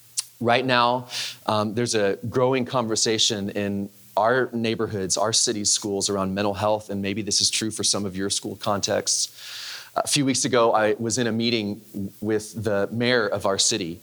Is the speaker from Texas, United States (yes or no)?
yes; Dallas, Texas, United States; born there; I was born in Dallas. I never thought I would come back